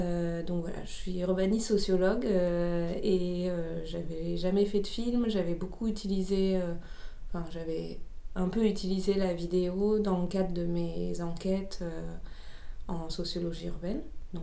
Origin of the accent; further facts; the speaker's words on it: Marseille, Provence-Alpes-Côte d'Azur, France; je suis originaire de Marseille, mais j'ai vécu longtemps en dehors de cette ville. Et voilà, je suis rentrée vivre à Marseille en 2021, il y a 3 ans.